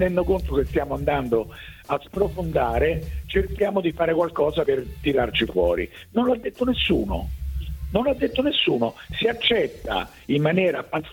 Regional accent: Calabria, Italy; io sono calabrese quindi li conosco bene

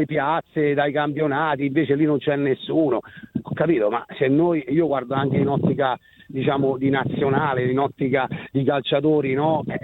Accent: Ascoli Piceno, Marche, Italy; now in Perugia, Italy; Io sono di Ascoli e vivo a Perugia.

